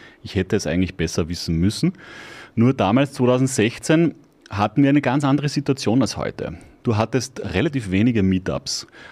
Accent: Mautern an der Donau, Lower Austria, Austria; now in Mattersburg, Austria; Nein, ursprünglich bin ich aus Mautern an der Donau.

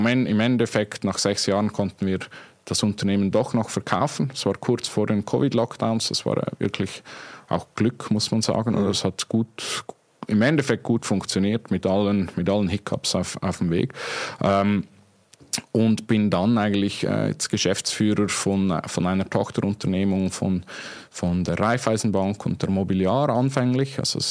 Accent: Switzerland; was auch die Schweiz, und das ist ja meine Heimat, auch auszeichnet.

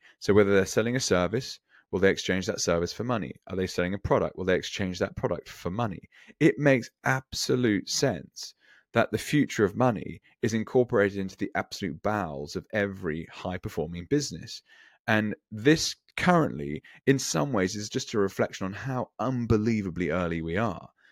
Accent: United Kingdom; thinking back to my home country of the UK

